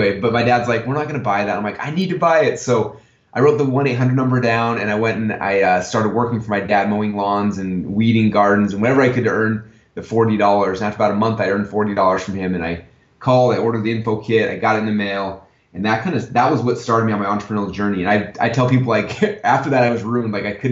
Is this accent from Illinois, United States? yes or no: no; Sandy, Utah, United States; now in Boise, United States; No, actually, I grew up in Sandy, Utah, and I wrestled through high school